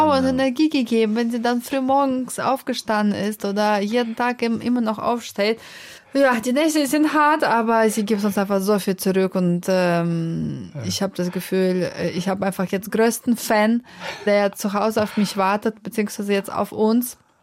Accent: Kazan, Tatarstan, Russia; Und ich komme aus der Stadt Kasan. Kasan liegt an einem wunderschönen Fluss Wolga. Aber Kasan ist 850 Kilometer sogar von Moskau entfernt.

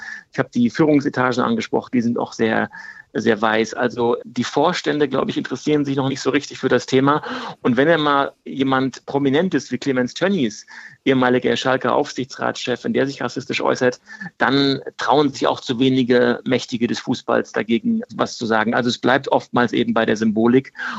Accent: Rostock, Mecklenburg-Vorpommern, Germany; Also ich bin in Rostock aufgewachsen, Anfang der 90er Jahre.

